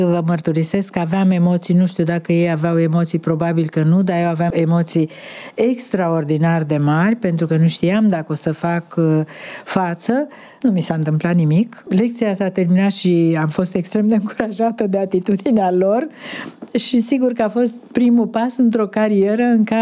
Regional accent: Drobeta-Turnu Severin, Mehedinți County, Romania; Zic: de la Turnul Severin.

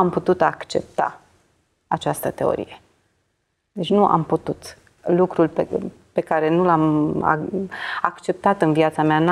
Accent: Călărași, Călărași District, Moldova; Născut în Călăraș, m-am întors în Călăraș, locuiesc și trăiesc în Călăraș.

